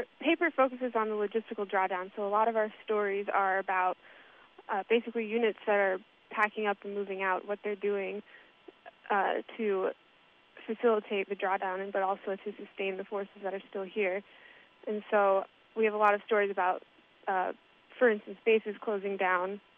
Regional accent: West Des Moines, Iowa, United States; I was born and raised in West Des Moines.

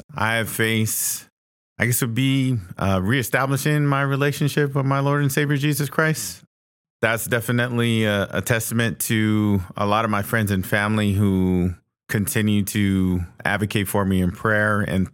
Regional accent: Hawaii, United States; Okay, I was born and raised in Hawaii, graduated from Waianae High School, joined the Navy

